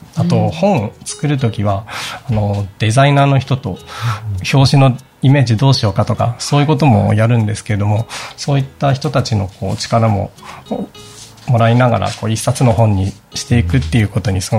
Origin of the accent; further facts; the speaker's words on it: Yamagata, Japan; 出身は山形県です。